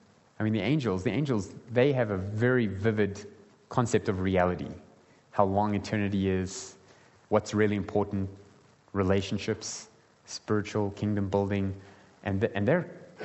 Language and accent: English; South Africa; I'm South African, and we're going to go somewhere in the world